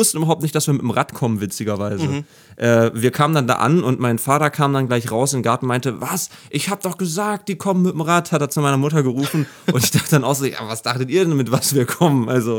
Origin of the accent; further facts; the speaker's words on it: Braunschweig, Lower Saxony, Germany; also born or lived in Peine; ich bin in Peine geboren und dann nach Braunschweig gezogen.